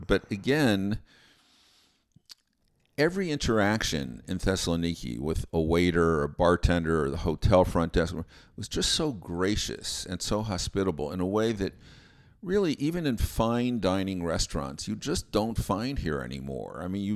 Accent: Arizona, United States; when they said, "Where are you from?" And I said, "Arizona,"

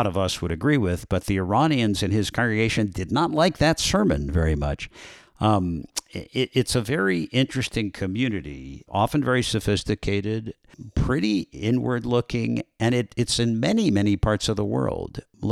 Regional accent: Los Angeles, California, United States; I grew up in Los Angeles. There's a historic conservative synagogue, Temple Sinai

